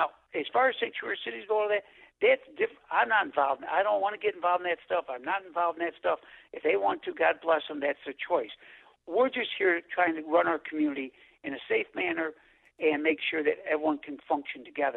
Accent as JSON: {"language": "English", "town": "Elk Grove", "country": "United States", "tie": "born or raised there", "said": "born and raised in Elk Grove, I've known that hotel location forever"}